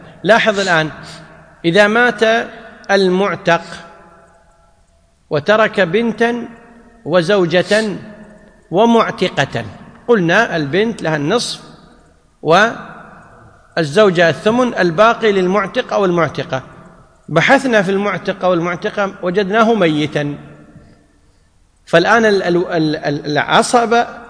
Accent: Kuwait; مثل ما يقول عندنا بالكويت مقطوع من الشر

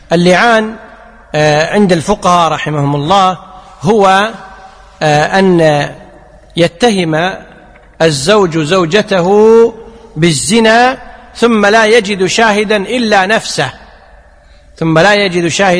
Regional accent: Kuwait; ومثل ما يقولون عندنا بالكويت: صم بكم

